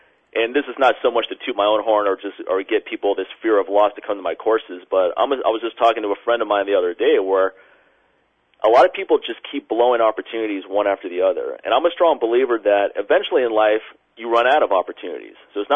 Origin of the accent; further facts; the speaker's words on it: Washington, District of Columbia, United States; And then I'm returning to Washington, D.C., which is my hometown where I started my business, to do a course.